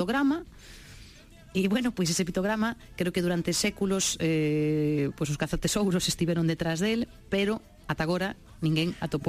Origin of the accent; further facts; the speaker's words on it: Galicia, Spain; Primeiro, que sendo galegos, seguramente vendo esas praias, tampouco irías polas praias a Reunión.